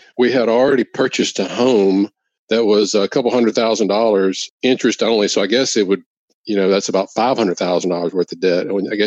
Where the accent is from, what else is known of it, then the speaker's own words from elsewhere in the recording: Louisiana, United States; wanted to always come back to work in my hometown of Louisiana. You know, I have family, friends there.